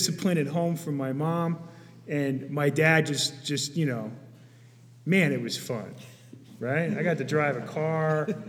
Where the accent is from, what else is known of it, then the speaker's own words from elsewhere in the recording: Reading, Pennsylvania, United States; born there; I was born in Pennsylvania. I was born in a little, born in a place called Reading